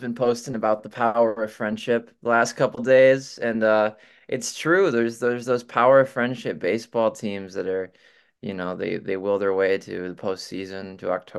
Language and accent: English; Toledo, Ohio, United States; I grew up in Toledo. I was a Cleveland sports fan otherwise.